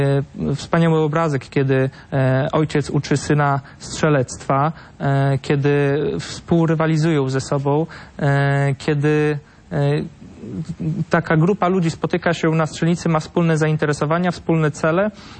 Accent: Podlaskie Voivodeship, Poland; Ja pochodzę z Podlasia

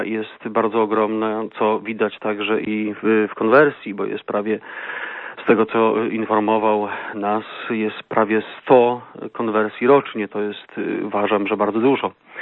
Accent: Piła, Greater Poland Voivodeship, Poland; Urodziłem się w Pile, byłem objęty duszpasterstwem księży salezjanów w Pile, w świętej rodzinie.

